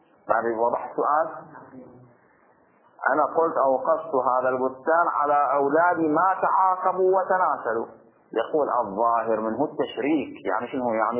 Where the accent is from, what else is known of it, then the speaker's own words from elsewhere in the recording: Bahrain; يريد الإعم من الذكور والإناث في عرفنا في البحرين هكذا